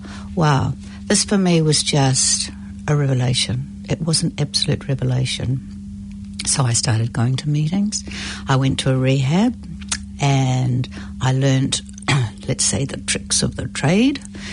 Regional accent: New Zealand; growing up in New Zealand

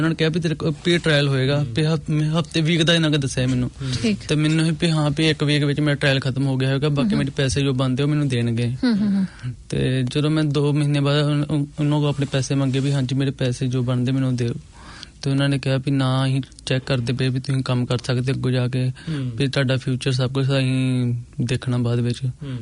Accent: Gurdaspur, Punjab, India; moved away; ਮੈਂ ਪੰਜਾਬ ਤੋਂ ਗੁਰਦਾਸਪੁਰ ਤੋਂ ਹਾਂ

